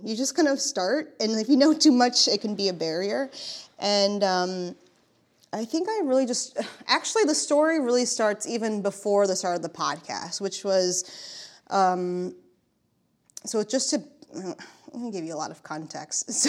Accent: Staten Island, New York, United States; So I'm originally from Staten Island. I grew up in Staten Island

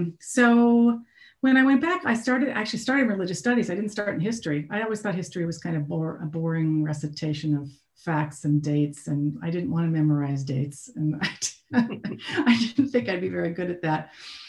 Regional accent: Palo Alto, California, United States; My father was a professor at Stanford Medical School, so I grew up in Palo Alto, California.

